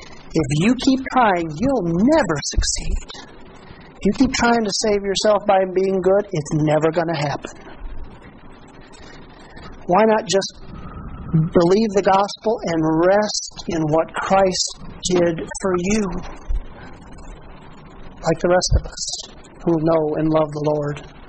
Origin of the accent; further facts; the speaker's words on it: Stager, Illinois, United States; If you know anything about Stager, it's no big deal to be from Stager, Illinois. Not a bad place, but nothing fancy about us.